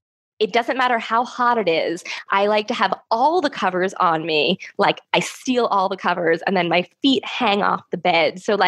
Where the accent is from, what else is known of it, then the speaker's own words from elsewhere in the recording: United States; But I have to say, because I'm American, jewelry only has one L and … has no H.